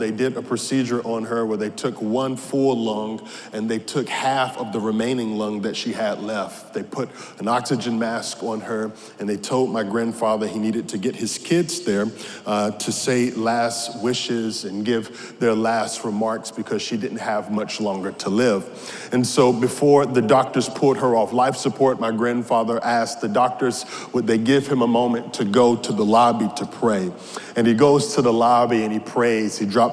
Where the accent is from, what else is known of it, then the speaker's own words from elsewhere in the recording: Creedmoor, North Carolina, United States; I am from North Carolina, a small town right outside of Raleigh-Durham named Creedmoor. And it is a bustling metropolitan city of about 1,400 people.